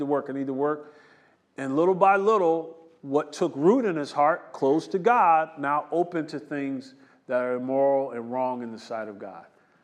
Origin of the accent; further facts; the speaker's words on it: New Jersey, United States; I'm a city kid. I grew up in New Jersey.